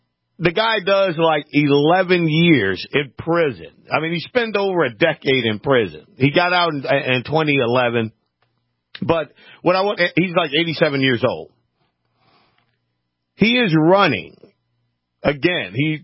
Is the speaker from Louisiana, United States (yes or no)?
yes; Louisiana, United States; So, me growing up in Louisiana, I heard a lot of stories about our governor, Edwin Edwards.